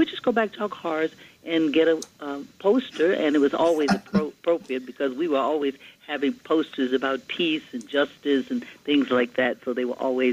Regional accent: Louisiana, United States; When I was running for the United States Congress in my home state of Louisiana some years ago

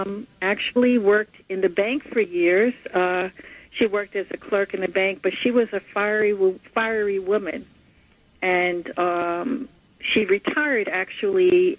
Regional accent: Queens, New York, United States; also born or lived in Fort Monmouth, New Jersey / Bronx / Brooklyn; I was born on an army base, and we moved to the Bronx and Brooklyn and spent my childhood in Springfield Gardens, Queens, and then back to the People's Republic of Brooklyn, where I stayed.

